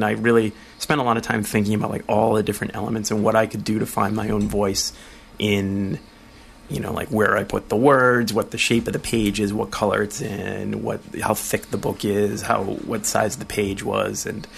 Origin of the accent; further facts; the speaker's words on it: Massachusetts, United States; I grew up in Massachusetts, southern Massachusetts, and went to school in Boston.